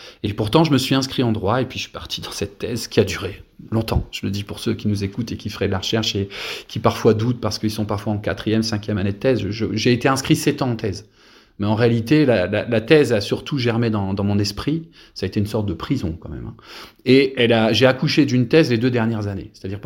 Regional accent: Hauts-de-France, France; born there; j'ai fini par revenir dans ma région natale, à l'Université de Lille

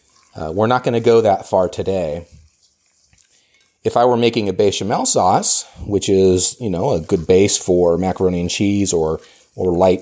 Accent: Oregon, United States; I don't even know where else I would have had a shrimp etouffee growing up in Oregon.

